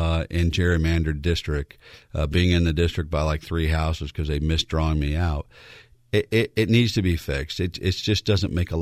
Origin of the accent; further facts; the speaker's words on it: Virginia, United States; And I'm still an American. I'm still a Virginian, and I'm a Republican.